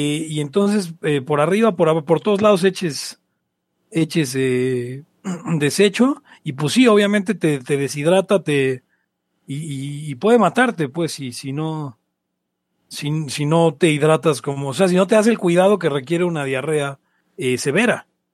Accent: Mexico; soy de México.

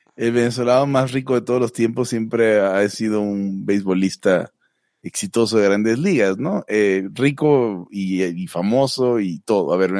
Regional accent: Mexico; porque soy mexicano. Sí, no. Todo el mundo véame que soy mexicano

